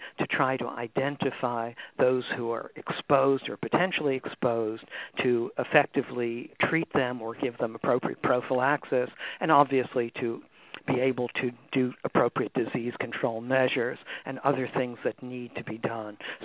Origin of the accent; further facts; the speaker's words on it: New York City, New York, United States; I'm from New York City, so we had our share of those, as you know.